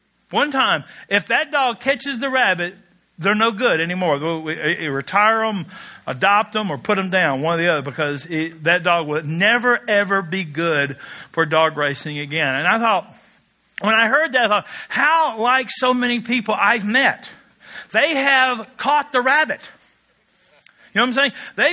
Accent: Kentucky, United States; Now, I come from Kentucky, the home of fast women and beautiful horses.

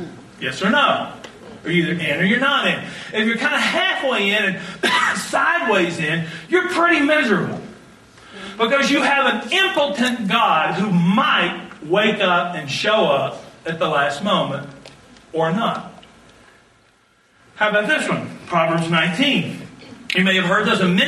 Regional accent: Wisconsin, United States; I'm a boy from Barron County. Yeah, I'm about as common as they come.

